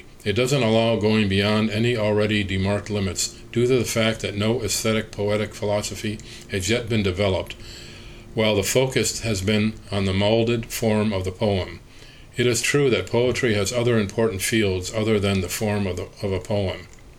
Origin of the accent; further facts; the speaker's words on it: Algeria; English is a second language; I am from Algeria. I was born in the western part of Algeria, but I spent part of my childhood between the age of 5 and 10 in the eastern part of Algeria, where I had my elementary education.